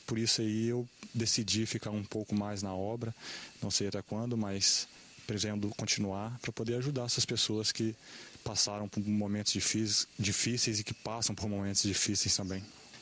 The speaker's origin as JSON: {"language": "Portuguese", "town": "Colatina", "region": "Espírito Santo", "country": "Brazil", "said": "Como eu sou de Colatina, da fazenda de Colatina, eu já vou chegar lá"}